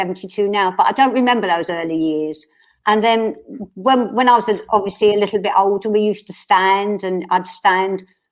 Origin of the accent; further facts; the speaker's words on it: Stoke Newington, London, United Kingdom; I came from Stoke Newington.